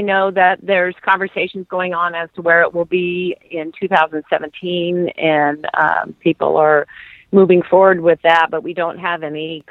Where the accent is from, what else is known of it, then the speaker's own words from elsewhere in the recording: the West, United States; I actually have not been there, even though I'm from the West.